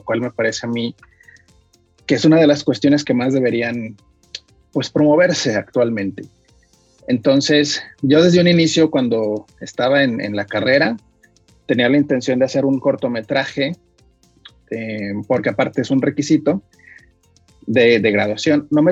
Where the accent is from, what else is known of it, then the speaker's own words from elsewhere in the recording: Aguascalientes, Mexico; estudié acá en mi pueblo, como yo le llamo, y mucha gente también, que es Aguascalientes